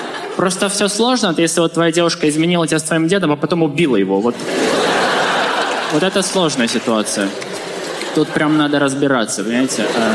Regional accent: Belarus; мне 21, я из Белоруссии.

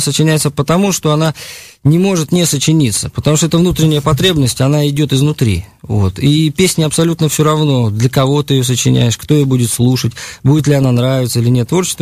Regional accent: Saint Petersburg, Russia; born there; Хотя я родился в Ленинграде, и вот. Но лета проводил в Раковке, в Глинище, вот на родине отца, в Волгоградской области.

